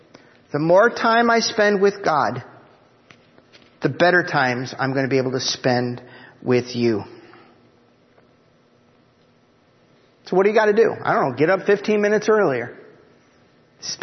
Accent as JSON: {"language": "English", "town": "Cleveland", "region": "Ohio", "country": "United States", "tie": "born or raised there", "said": "I grew up in Cleveland. I live near Philadelphia. Coming to Myerstown is backward for me."}